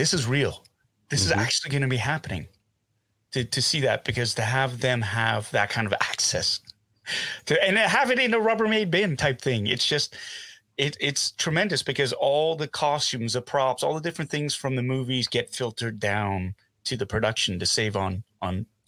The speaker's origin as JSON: {"language": "English", "country": "Canada", "said": "I said, Canada. I'm from Canada, Canadian."}